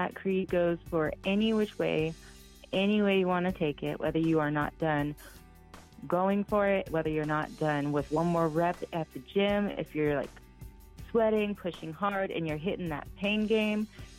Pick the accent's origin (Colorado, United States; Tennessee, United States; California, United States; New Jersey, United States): Tennessee, United States; Millington; born there; Well, I was born in Millington, Tennessee, on a naval base.